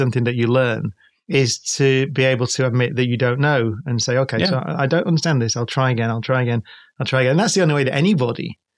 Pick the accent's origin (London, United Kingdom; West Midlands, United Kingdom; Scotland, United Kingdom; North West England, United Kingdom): North West England, United Kingdom; Manchester; we're from Manchester